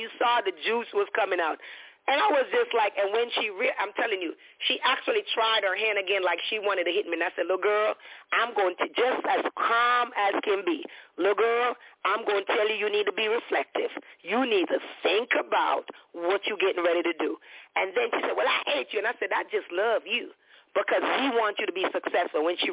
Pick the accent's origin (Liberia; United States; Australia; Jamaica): Jamaica; We're Jamaican, right? Our reflex are really, really quick.